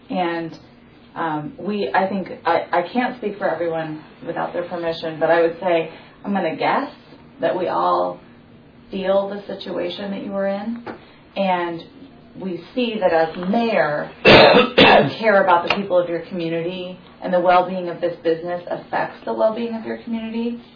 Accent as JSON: {"language": "English", "region": "Oregon", "country": "United States", "said": "I'm also from Lane County, so I just want to take a minute to thank you for taking the trip to come here"}